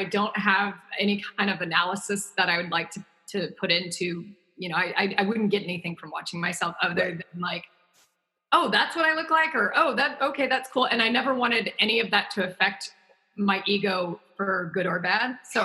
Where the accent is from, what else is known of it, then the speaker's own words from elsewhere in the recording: the South, United States; But back then, especially me growing up in the South, that was not a thing.